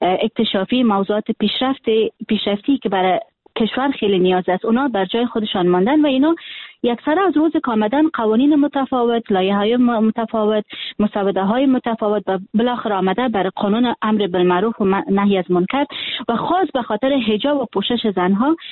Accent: Afghanistan; من حیث یک دختر افغان که در افغانستان تولد شدیم و در افغانستان خاطره دارم، در افغانستان بزرگ شدیم و امروز خواهر و برادر ما فامیل من در افغانستان هستن.

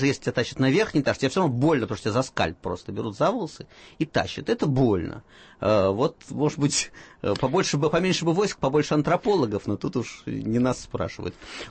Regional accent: Saulkrasti, Saulkrasti Municipality, Latvia; я детство провел в Сулкрастах, да, под Ригой.

